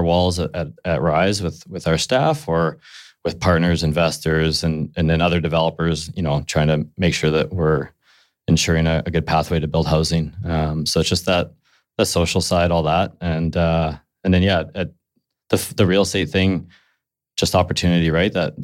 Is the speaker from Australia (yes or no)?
no; Yukon, Canada; also born or lived in Vancouver; So I grew up in the Yukon.